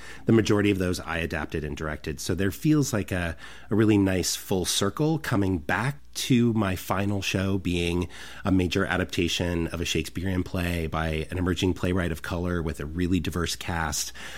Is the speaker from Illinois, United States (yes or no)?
no; Hillsboro, Oregon, United States; I'm originally born and raised in Hillsboro, graduated from Hill High. And when I was living in Hillsboro as a kid